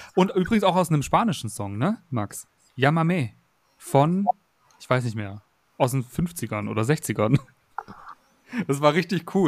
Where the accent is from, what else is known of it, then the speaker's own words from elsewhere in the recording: Stuttgart, Baden-Württemberg, Germany; in meiner Heimat, sage ich jetzt mal, Stuttgart